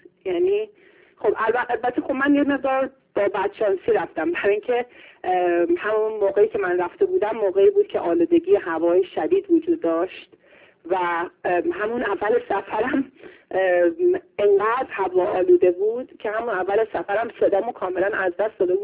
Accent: Iran; moved away; من یه مدتی از بچگیمو در ایران گذروندم

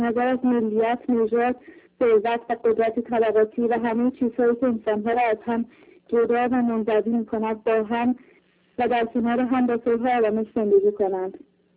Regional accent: Iran; من به عنوان یک ایرانی، به عنوان کسی که قرنها قرن پیش در کشورش اولین منشور حقوق بشر نوشته شده

